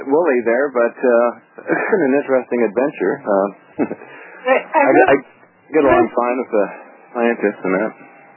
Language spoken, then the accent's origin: English; North Vancouver, British Columbia, Canada; now in New Westminster, Canada; Oh, I'm in New Westminster, British Columbia. I grew up in North Vancouver, by the way.